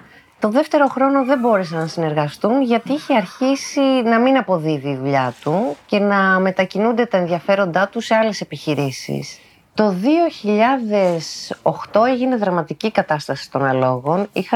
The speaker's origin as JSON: {"language": "Greek", "town": "Neo Irakleio", "region": "Attica", "country": "Greece", "tie": "born or raised there", "said": "Γεννήθηκα και μεγάλωσα στο Νέο Ηράκλειο Αττικής."}